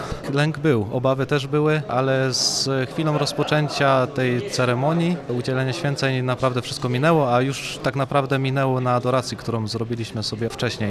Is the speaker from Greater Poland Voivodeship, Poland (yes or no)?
no; Bogacica, Opole Voivodeship, Poland; Pochodzę z parafii Bogacica, z diecezji opolskiej.